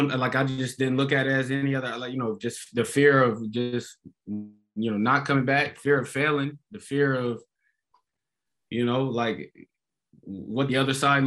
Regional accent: Syracuse, New York, United States; Like, I feel like it began growing up in Syracuse, right? Like that, I was, you know, I just, it was home, but it was all I knew

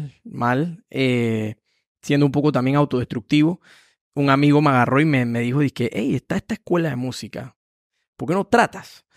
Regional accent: Panama

